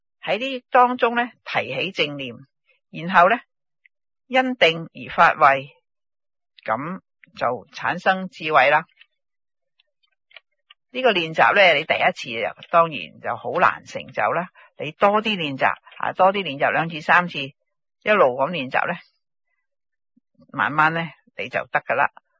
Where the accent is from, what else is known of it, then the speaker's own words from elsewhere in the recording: China; 你係请我哋中国人就请个人返嚟念经啊